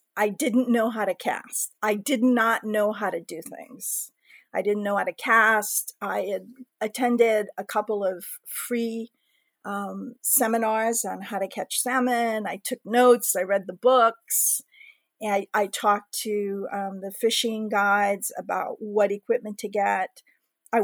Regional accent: Hawaii, United States; I'm Native Hawaiian.

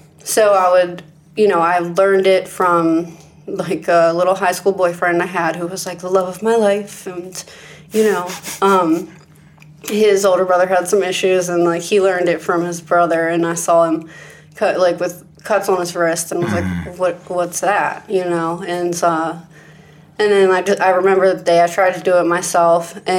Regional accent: Eldersburg, Maryland, United States; also born or lived in Westminster, United States; I'm from Westminster, Maryland, but I grew up in Eldersburg, where we are right now.

